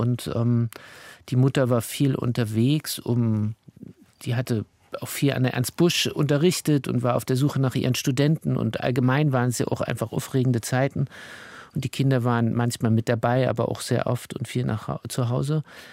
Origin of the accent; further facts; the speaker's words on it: Chemnitz, Saxony, Germany; ich bin sehr liebevoll in einer Familie die ersten 3-4 Jahre groß geworden in Chemnitz, ja.